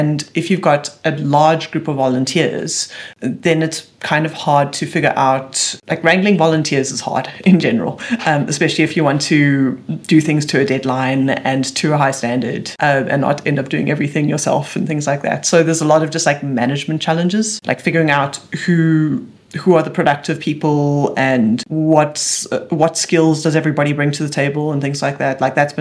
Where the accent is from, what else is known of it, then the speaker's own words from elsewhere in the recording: Johannesburg, Gauteng, South Africa; It's happening in my hometown in Johannesburg, South Africa.